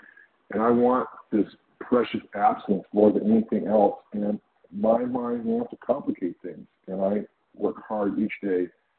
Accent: California, United States; I'm from California.

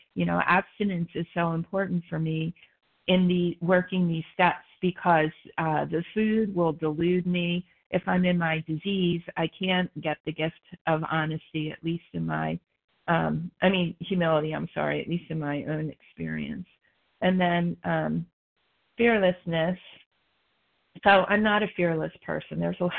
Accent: New Jersey, United States; a grateful, recovered, compulsive overeater from South Jersey.

